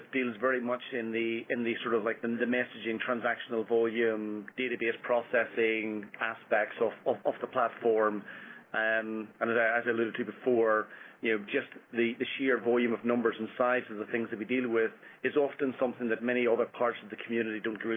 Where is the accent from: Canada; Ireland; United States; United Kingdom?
Ireland; I started my career in London. From my accent, I grew up in Ireland.